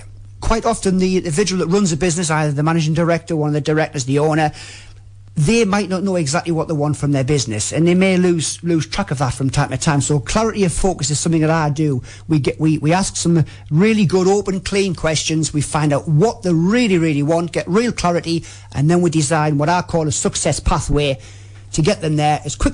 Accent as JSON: {"language": "English", "town": "Sunderland", "region": "North East England", "country": "United Kingdom", "said": "I am actually from Sunderland, so I would be what's termed as a Mackham."}